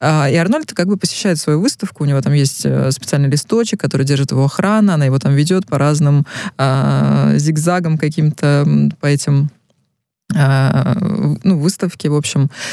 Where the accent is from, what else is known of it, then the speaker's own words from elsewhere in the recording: Russia; я девочка из России, еду к тебе на соревнования